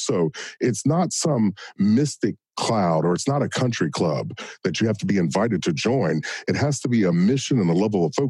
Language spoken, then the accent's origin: English; Kentucky, United States; I grew up in Kentucky in a small town.